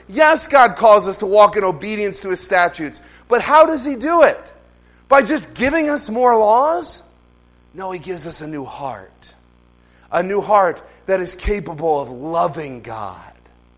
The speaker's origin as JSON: {"language": "English", "town": "Bel Air", "region": "Maryland", "country": "United States", "tie": "born or raised there", "said": "I grew up in Maryland. I went to Calvary Baptist Church in Bel Air, Maryland."}